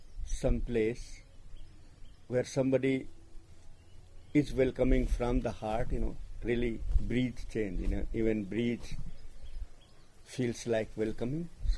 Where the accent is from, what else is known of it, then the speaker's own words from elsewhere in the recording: India; accent: Hindi English; English is a second language; you know, if because of my Hindi English accent, you know, please, if you have any difficulty, so please feel welcomed to ask